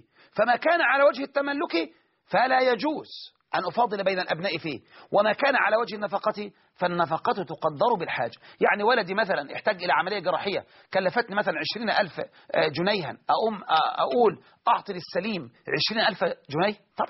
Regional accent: Egypt

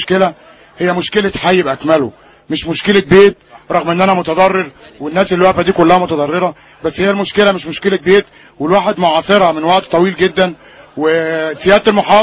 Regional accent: Egypt; احنا مصريين

